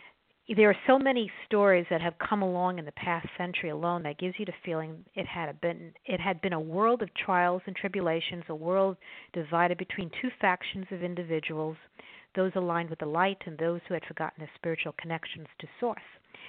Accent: New York, United States; accent: New York; We're coming to you from the New York area. If you haven't realized by our accents, we're from New York.

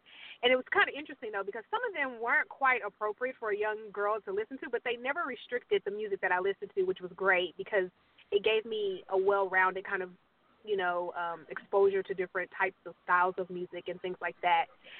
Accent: Oklahoma, United States; I'm from Oklahoma, and I was born singing.

